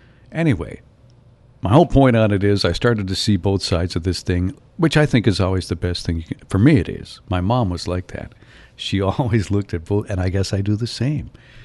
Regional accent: Northern United States, United States; also born or lived in Mississippi; And we, I guess as a Northerner, I didn't have a lot of compassion for what they went through because I felt they were in the wrong.

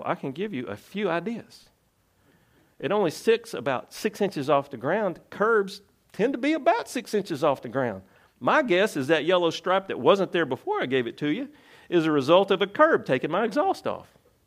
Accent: Tennessee, United States; I'm from Tennessee. The land does not move and I do not see water.

